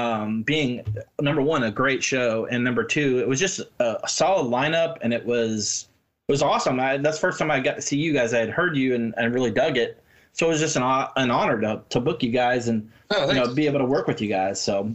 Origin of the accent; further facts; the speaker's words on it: Tampa, Florida, United States; born there; I was born in Tampa.